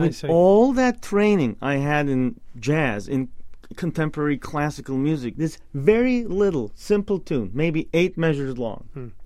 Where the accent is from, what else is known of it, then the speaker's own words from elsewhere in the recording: Bursa, Turkey; moved away as an adult; now in United States; My mother was a classical piano teacher, probably the only one in Bursa, my hometown, and Cem's hometown.